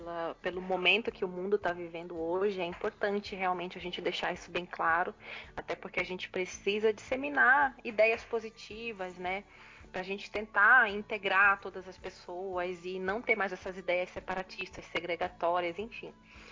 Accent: Pará, Brazil; now in Paraná, Brazil; principalmente depois que eu mudei aqui para o Paraná, que eu vim embora do Pará para o Paraná.

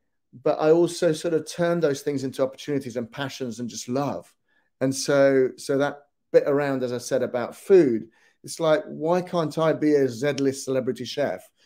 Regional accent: Lima, Peru; also born or lived in Leicester / Leeds; now in London, United Kingdom; a background of growing up in Lima and then moving to Leicester in the mid-80s because the challenges in Lima through terrorism, through racism, through inequality, took me to Leicester, studying in Leeds and then moving to London.

